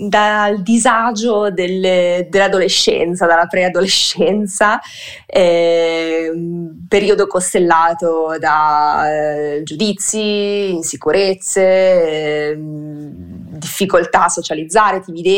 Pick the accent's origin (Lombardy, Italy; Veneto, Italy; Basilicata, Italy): Veneto, Italy; Io sono, sono metà veneta, metà salentina, però sono cresciuta in Veneto, in un paesino di campagna, e quindi insomma poi sono andata a Bologna a studiare